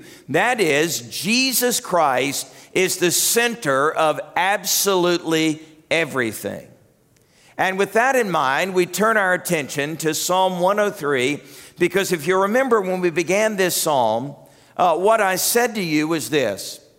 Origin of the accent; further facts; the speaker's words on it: the South, United States; we can say it because we're from the South.